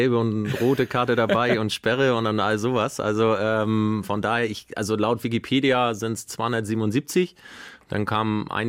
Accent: Neumünster, Schleswig-Holstein, Germany; born there; Geboren wurde ich in Neumünster.

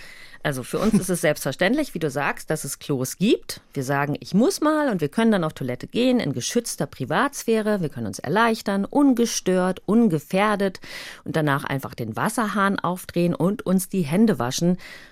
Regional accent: Rhineland, Germany; Das kam mir als Rheinländerin mit einer Schwäche für Karlauer sehr entgegen.

